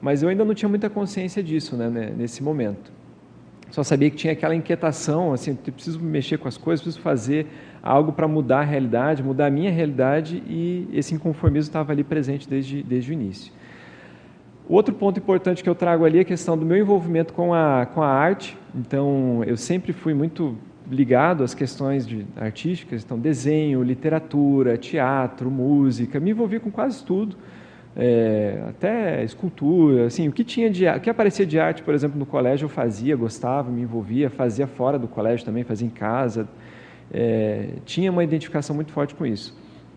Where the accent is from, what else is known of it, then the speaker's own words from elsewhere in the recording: Campina Grande do Sul, Paraná, Brazil; A cidade onde eu cresci, que é na região metropolitana ali de Curitiba, Campina Grande do Sul